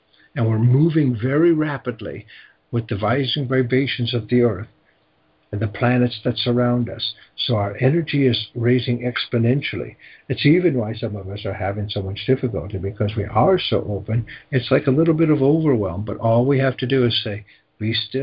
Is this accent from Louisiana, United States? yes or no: no; Syracuse, New York, United States; I'd pretend I'm a snowplow, because we're from Syracuse, you know, and all that. It's all upstate New York, all the snow is.